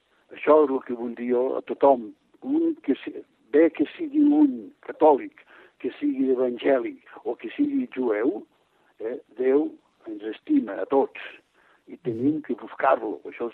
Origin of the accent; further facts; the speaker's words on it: Falset, Catalonia, Spain; jo soc de Falset